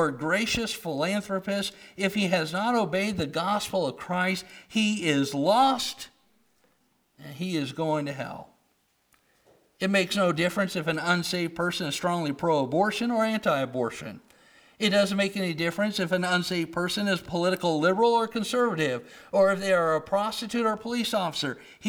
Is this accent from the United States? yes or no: yes; United States; yeah, I'm an American.